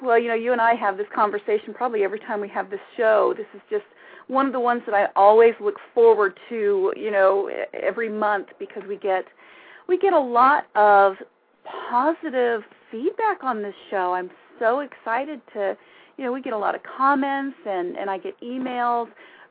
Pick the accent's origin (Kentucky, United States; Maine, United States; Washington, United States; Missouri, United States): Kentucky, United States; You know, I am from Kentucky, by the way.